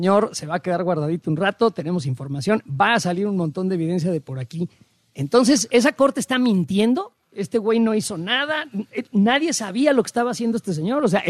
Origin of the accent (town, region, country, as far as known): Mexico